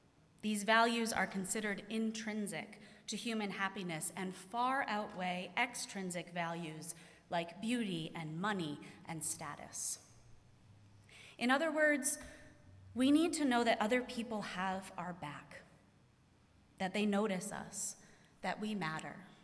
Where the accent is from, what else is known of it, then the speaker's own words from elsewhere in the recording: North Andover, Massachusetts, United States; in my hometown of North Andover, Massachusetts, which is north of Boston